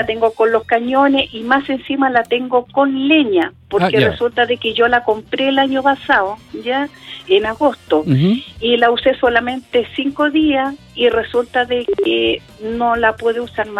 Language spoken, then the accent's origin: Spanish; San Pedro La Costa, Chile; Yo soy de San Pedro La Costa.